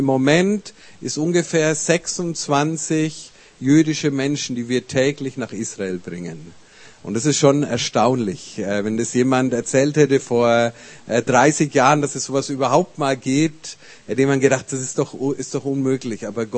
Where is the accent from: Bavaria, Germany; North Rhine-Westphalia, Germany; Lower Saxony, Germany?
Bavaria, Germany; Nuremberg; also born or lived in Spain; Ich komme ursprünglich aus Nürnberg, für die, die mich nicht kennen, aber wir wohnen im Ruhrgebiet. Wir waren lang Missionare in Spanien. Meine Frau und ich, wir haben 3 Kinder und sind vor 10 Jahren nach Deutschland zurückgekommen.